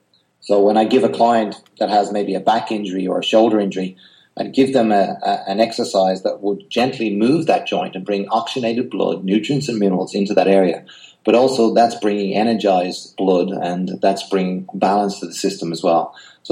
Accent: Malahide, County Dublin, Ireland; I'm very familiar with that High Rock in Portmarnock because I'm from Malahide, so I've definitely jumped in there a couple of times.

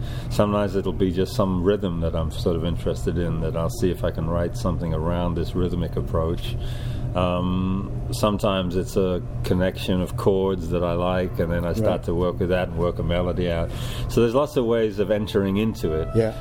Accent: Midlands, United Kingdom; I grew up in the Midlands area, which actually was the breeding ground for a lot of, you know, a lot of that music came out of working class environments.

